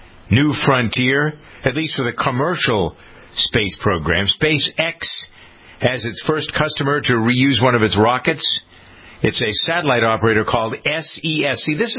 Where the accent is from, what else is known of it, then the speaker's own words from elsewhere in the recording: Framingham, Massachusetts, United States; Framingham is my hometown in Massachusetts.